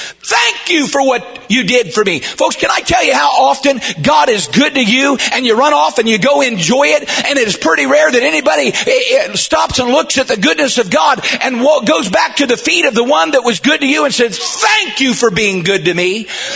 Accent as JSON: {"language": "English", "country": "United States", "said": "I'm an American. I'm proud to be American. You cut me, I bleed red, white, and blue, and I am a free American"}